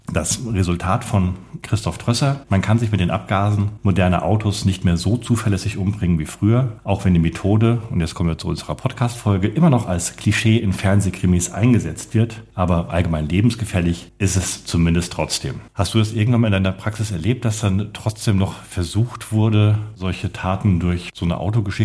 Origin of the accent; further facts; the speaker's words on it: Hesse, Germany; born there; Also als gebürtiger Hesse, der auch ab und zu noch in seinem Heimatland ist